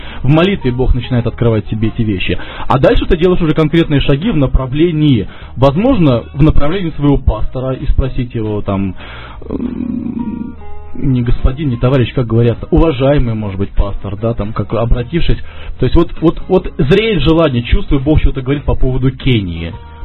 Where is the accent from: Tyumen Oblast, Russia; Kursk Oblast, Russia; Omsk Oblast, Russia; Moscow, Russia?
Moscow, Russia; Я сам, как бы, москвич, и знаю, что это такое.